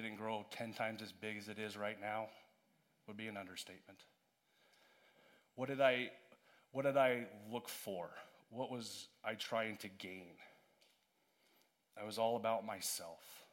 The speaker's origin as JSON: {"language": "English", "town": "Aledo", "region": "Texas", "country": "United States", "tie": "born or raised there", "said": "So growing up in Aledo, what did every boy want to be? He wanted to be an Aledo Green Dragon."}